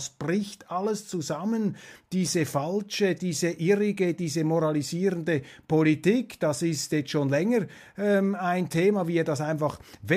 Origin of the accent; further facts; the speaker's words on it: Switzerland; Ich bin ein Gegner seiner Zollpolitik, als Schweizer sowieso.